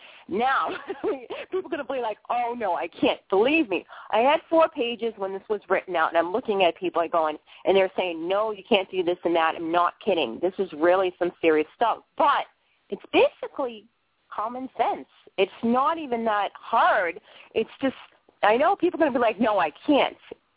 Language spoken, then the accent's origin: English; Boston, Massachusetts, United States; now in Maine, United States; I think maybe it's different up here the way the meats are and stuff in Maine. I'm originally from Boston.